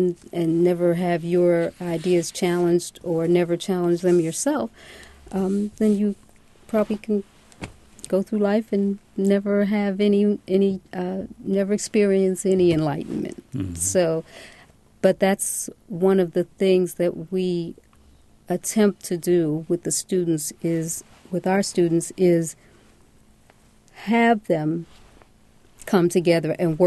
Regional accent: Philadelphia, Pennsylvania, United States; As a matter of fact, most of the elementary and, at that time, it was junior high, schools that I went to were integrated.

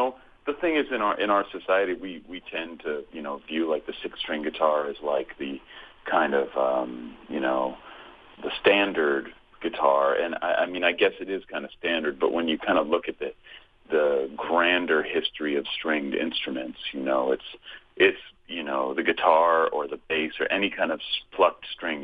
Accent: Berkeley, California, United States; I grew up in Berkeley, California, and everyone in that town was, it just seemed like everyone played guitar.

